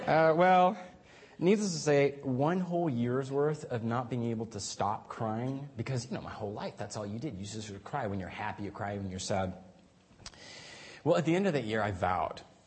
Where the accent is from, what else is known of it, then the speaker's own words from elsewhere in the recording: Guatemala; as a kid, I grew up in Guatemala